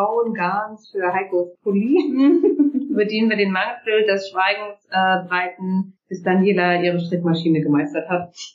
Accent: Schleswig-Holstein, Germany; Das sind wir Schleswig-Holsteiner mit dem Zug nach Hamburg gefahren.

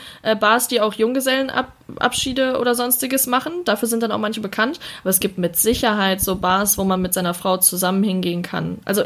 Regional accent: Essen, North Rhine-Westphalia, Germany; ich habe eine Freundin hier in Nähe Essen, wo ich herkomme

